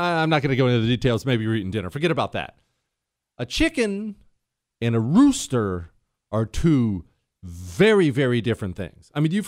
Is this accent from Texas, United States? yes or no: no; Montana, United States; I've been around farms. I grew up in Montana. I've been around ranches